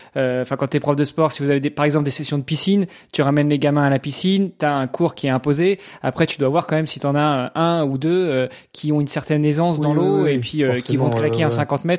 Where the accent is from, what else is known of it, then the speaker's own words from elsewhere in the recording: Rouen, Normandy, France; Moi, je suis de Rouen, donc Évreux, connais.